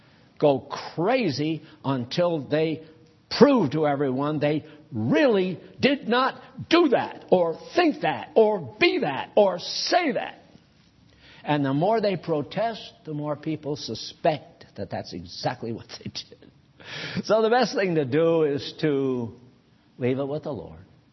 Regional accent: New England, United States; New England's where I come from, born and raised in New England.

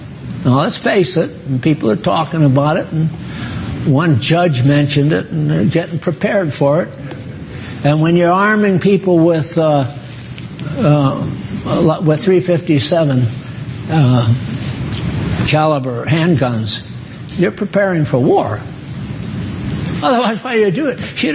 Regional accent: Maine, United States; born there; I was born in Maine

